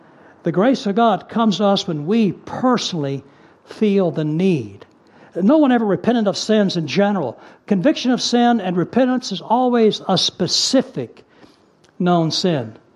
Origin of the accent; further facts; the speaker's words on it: Dallas, Texas, United States; I grew up in Dallas, Texas, and I grew up in the 50s.